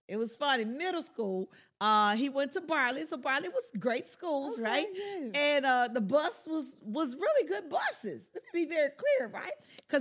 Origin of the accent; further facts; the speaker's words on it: Memphis, Tennessee, United States; I grew up in North Memphis. We didn't have a lot. We had nothing. I mean, we were poor, right?